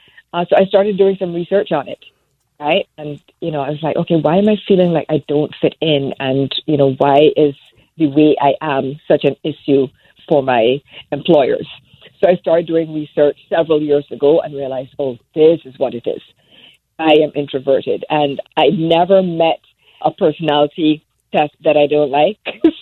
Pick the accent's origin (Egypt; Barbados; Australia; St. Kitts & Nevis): Barbados; now in United States; It actually became clearer to me once I moved from Barbados to the United States.